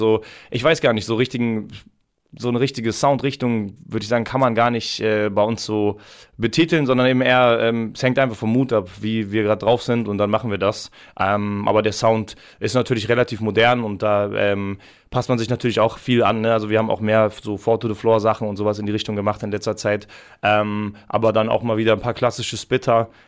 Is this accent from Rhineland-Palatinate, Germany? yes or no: no; Hanover, Lower Saxony, Germany; Ja, ich habe hier studiert und hier natürlich auch viel Musik gemacht, bin eigentlich gebürtig aus Hannover und jetzt auch wieder zurück nach Hannover gezogen